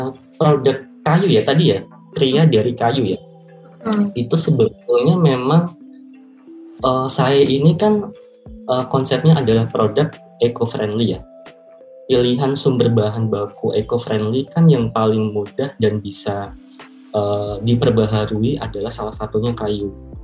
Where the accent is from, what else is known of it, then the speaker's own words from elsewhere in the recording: Jepara, Central Java, Indonesia; also born or lived in Semarang; Saya kan berasal dari Jepara ya, saya tumbuh dan berkembang di Jepara dan Semarang sebetulnya.